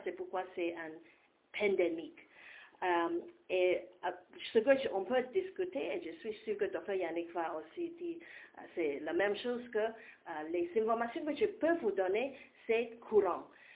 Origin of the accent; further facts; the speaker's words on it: Hong Kong; French is a second language; moved away as an adult; also born or lived in United Kingdom; now in Congo; Je suis d'origine de Hong Kong et aussi la Grande-Bretagne.